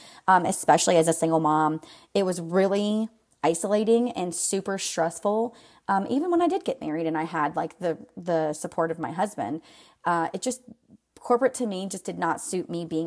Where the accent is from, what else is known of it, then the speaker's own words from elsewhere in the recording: Greenville, South Carolina, United States; I'm your bestie in basically just giving you my best, okay? I am from Greenville, South Carolina.